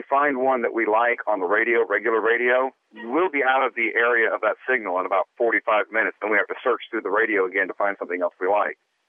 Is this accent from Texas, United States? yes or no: yes; Texas, United States; Well, I grew up in South Texas, and I've been thinking of settling back down there.